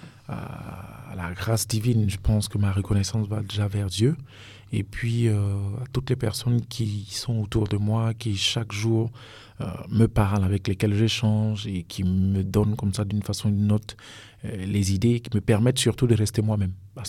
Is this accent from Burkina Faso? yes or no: yes; Burkina Faso; Je suis burkinabé